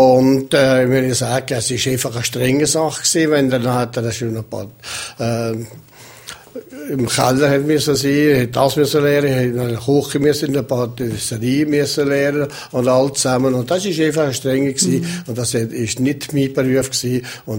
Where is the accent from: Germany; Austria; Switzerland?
Switzerland; Valais; ich bin ein Walliser geblieben.